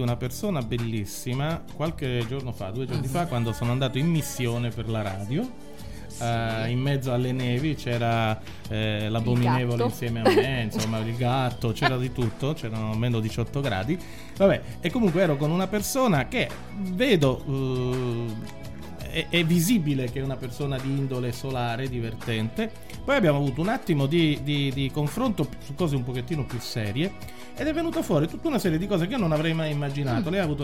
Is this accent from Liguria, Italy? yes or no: no; Palermo, Sicily, Italy; born there; settentrionali rispetto a me che sono nata a Palermo, che è leggermente più a sud.